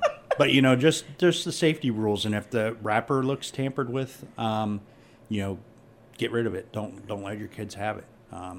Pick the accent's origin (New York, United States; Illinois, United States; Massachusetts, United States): Massachusetts, United States; Worcester; I grew up in Worcester area